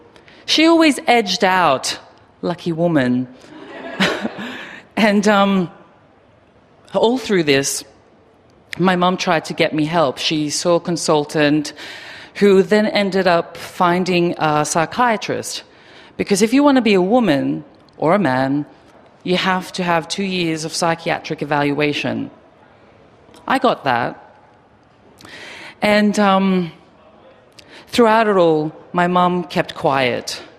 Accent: Philippines; And I grew up in the Philippines

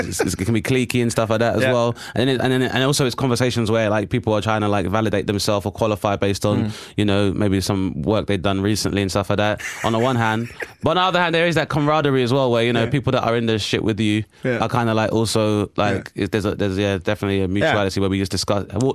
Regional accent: Lewisham, London, United Kingdom; I grew up in, I was born in Southeast London in Greenwich Hospital, and I grew up in Lewisham.

